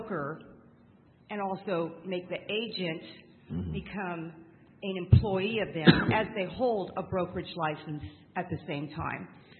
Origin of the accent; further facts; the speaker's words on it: California, United States; I'm from the Central Valley, and we're still in recovery.